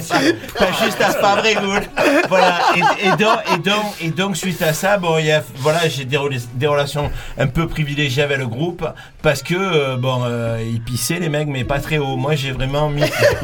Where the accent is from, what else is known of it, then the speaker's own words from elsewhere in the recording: France; moi, en plus, je suis français